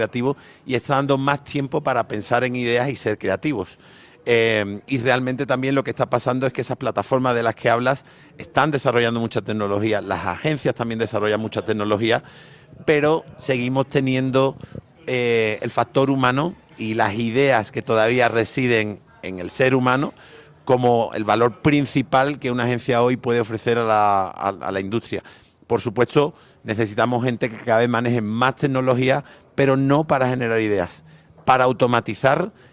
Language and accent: Spanish; Andalusia, Spain; now in Colombia; llevo 9 meses en el país, soy español, como podéis notar, andaluz, para más señas